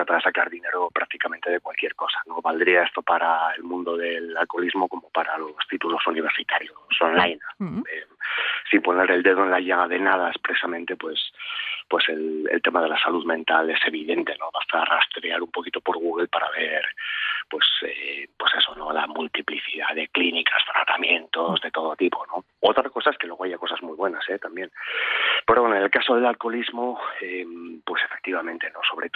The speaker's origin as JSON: {"language": "Spanish", "region": "La Rioja", "country": "Spain", "said": "Yo soy de La Rioja, uh-huh, primo hermano vuestro"}